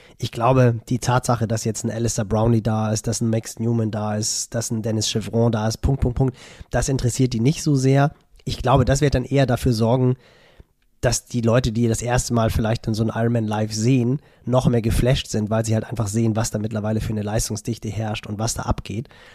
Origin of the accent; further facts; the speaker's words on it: Hamburg, Germany; als Hamburger